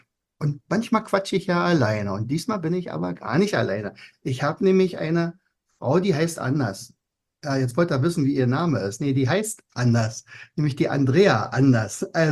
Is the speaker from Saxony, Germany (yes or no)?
no; Brandenburg, Germany; Wir sind nämlich beide aus Brandenburg.